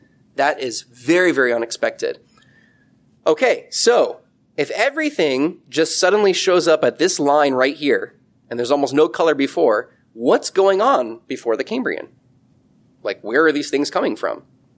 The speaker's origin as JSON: {"language": "English", "region": "Midwest", "country": "United States", "said": "by the way, I'm originally like from the East and the Midwest and stuff."}